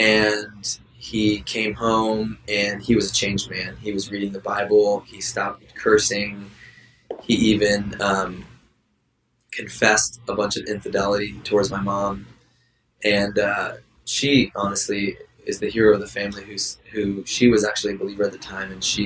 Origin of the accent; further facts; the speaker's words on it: Australia; also born or lived in Canada / Japan; And so I was born in Canada, and when we were about two, we moved to Australia.